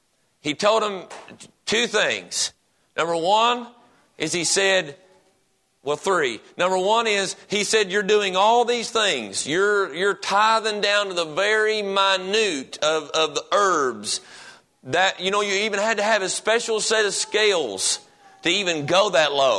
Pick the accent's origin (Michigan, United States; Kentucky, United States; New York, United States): Kentucky, United States; the closer I got to here, the more it was looking like home, because I'm from Kentucky, and so I was swerving around them curves, and it felt good, and up and down hills